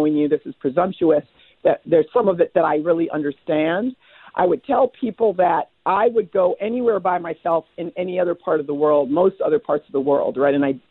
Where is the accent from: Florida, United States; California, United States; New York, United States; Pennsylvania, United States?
New York, United States; dude, I'm from New York, you know? Like, how do you not think I'm American, you know?